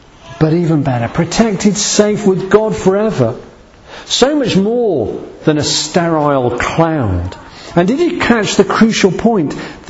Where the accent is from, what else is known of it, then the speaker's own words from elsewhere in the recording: United Kingdom; I am British. I've got a British passport.